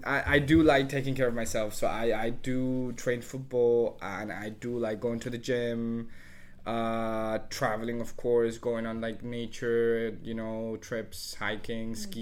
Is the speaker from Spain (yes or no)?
yes; Spain; I would say foods from my home country, like, I don't know.